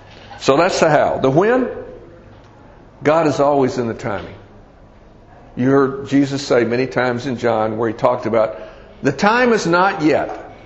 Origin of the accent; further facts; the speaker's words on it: Dallas, Texas, United States; I mean, I was born and raised here in Dallas.